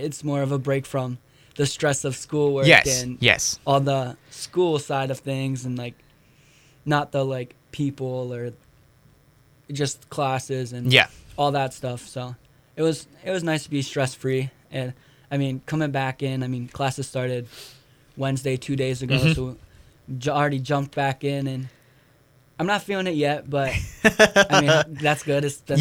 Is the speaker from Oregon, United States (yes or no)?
no; Ohio, United States; I mean, I'm from Northeast Ohio, so it's cold there too.